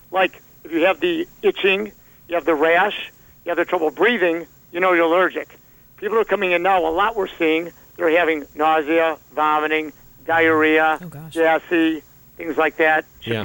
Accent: Michigan, United States; No, but you know what? I'm from Michigan. You know this about me. I'm from Michigan.

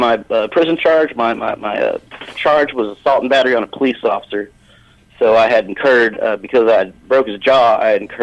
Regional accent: Tulsa, Oklahoma, United States; I'm from Tulsa, Oklahoma.

